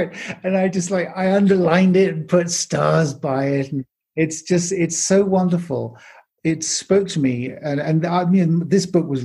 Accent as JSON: {"language": "English", "region": "England", "country": "United Kingdom", "said": "speaking as an Englishman who grew up dreaming about New York"}